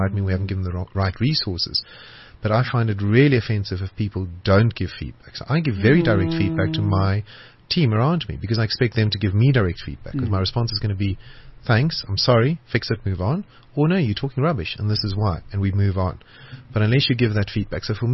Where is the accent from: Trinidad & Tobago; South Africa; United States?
South Africa; Johannesburg, Gauteng; So I grew up in Joburg. I'm a proud South African. I've got a tattoo of Africa. I've got a tattoo of Joburg skyline.